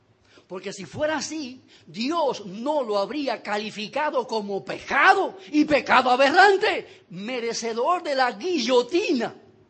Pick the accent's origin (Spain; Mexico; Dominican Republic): Dominican Republic; cuál es la cosmovisión de nuestras vidas aquí en el país como sociedad, como pueblo dominicano